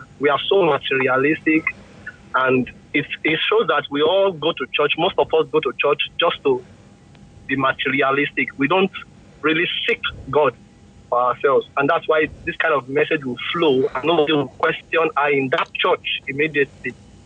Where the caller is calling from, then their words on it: Finland; From Finland.